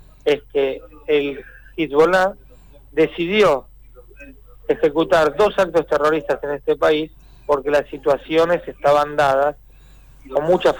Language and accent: Spanish; Argentina; como argentinos